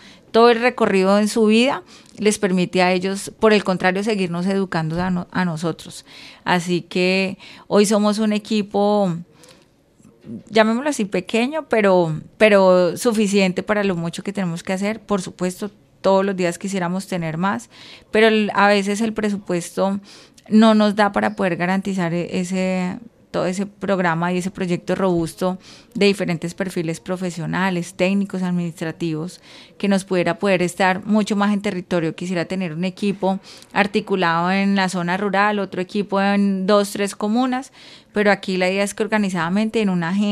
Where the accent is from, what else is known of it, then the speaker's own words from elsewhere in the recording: Lérida, Tolima, Colombia; moved away; also born or lived in Ibagué, Colombia; desafortunadamente nosotros salimos de Lérida, llegamos a Ibagué